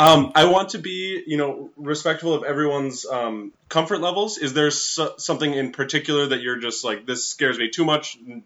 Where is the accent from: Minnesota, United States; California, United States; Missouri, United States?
Minnesota, United States; I think that it's where I grew up. I am from Minnesota, where there is a river or a lake within spitting distance.